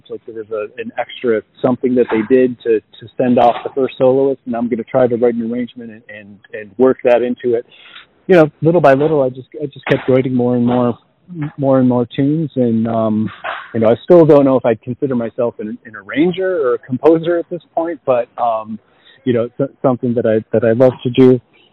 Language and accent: English; Buffalo, New York, United States; Okay, so yeah, I was born and raised in Buffalo. I grew up outside of the city